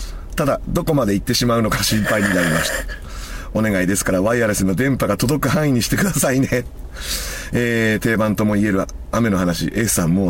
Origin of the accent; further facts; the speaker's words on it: Kasuga, Fukuoka, Japan; 私の実家も廃業しましたが、魚屋で、店は春日市ですが、博多市のちょっと南ですね